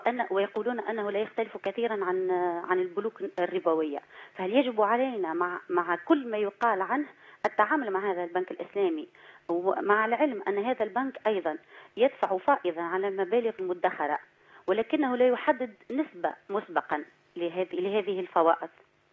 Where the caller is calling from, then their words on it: Tunisia; انا اتكلم من تونس.